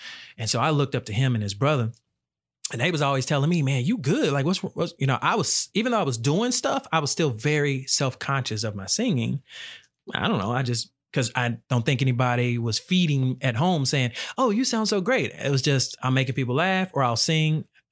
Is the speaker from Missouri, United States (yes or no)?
yes; St. Louis, Missouri, United States; now in Phoenix, United States; St. Louis? Yeah, born and raised in St. Louis.